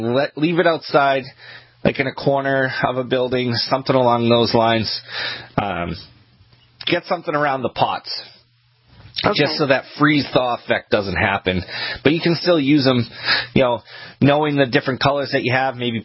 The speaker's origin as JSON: {"language": "English", "town": "Kennebunk", "region": "Maine", "country": "United States", "said": "I'm from Kennebunk originally"}